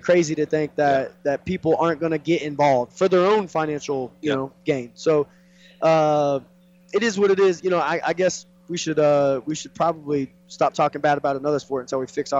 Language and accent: English; Kansas City, Missouri, United States; I'm from Kansas City, Missouri, so what the commission says there is you can't have any affiliation to any gym at all.